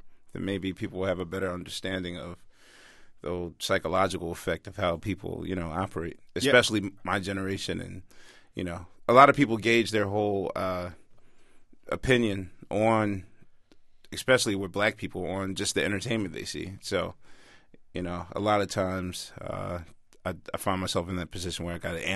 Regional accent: Philadelphia, Pennsylvania, United States; You know, we're from Philadelphia, unfortunately, which holds the tag of the murder capital.

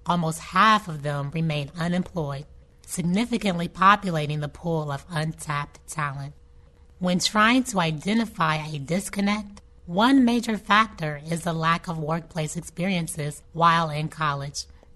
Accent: Columbus, Ohio, United States; After graduating, I returned to my hometown of Columbus, Ohio, armed with 2 degrees, an undergraduate and graduate degree in business.

